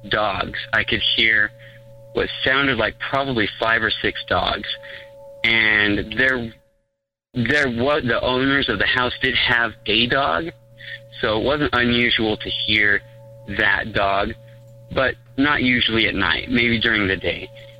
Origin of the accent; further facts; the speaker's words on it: Utah, United States; I'm from Utah, so safe guess, I am Mormon.